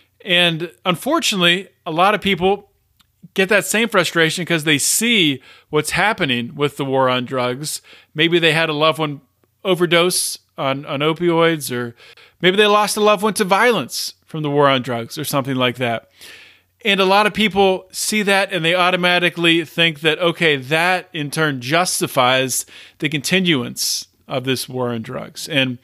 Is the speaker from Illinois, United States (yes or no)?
no; Pennsylvania, United States; I see in Pennsylvania right here, my home state, I see an opioid crisis that is killing people.